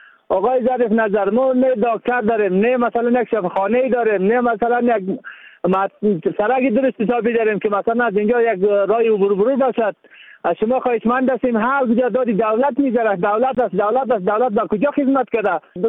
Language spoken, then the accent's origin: Persian; Afghanistan; ما هم مسلمان هستیم، من هم بچه افغانستان هستیم،